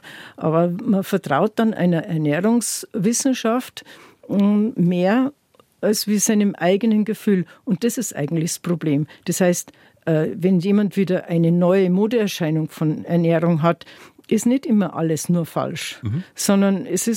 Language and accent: German; Tyrol, Austria; in meiner Heimat in Tirol, wo ich aufgewachsen bin, auch in meiner Kindheit schon leicht verschwunden ist.